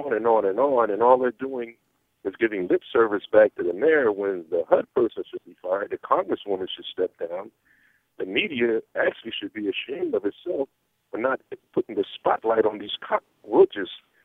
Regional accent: Dominican Republic; now in Jacksonville, United States; I've been living in Jacksonville for about 10 years. I moved here from Dominican Republic.

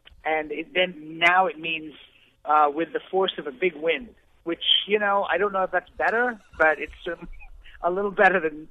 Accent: India; I don't know how to snake charm, but I am Indian, and so therefore it might be in my DNA

